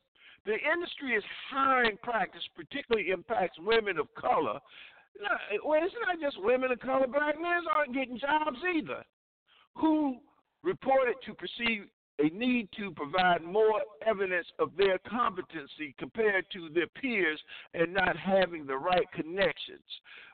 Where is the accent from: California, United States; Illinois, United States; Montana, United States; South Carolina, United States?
South Carolina, United States; I come out of the civil rights area because I am from South Carolina, so I was a part of the movement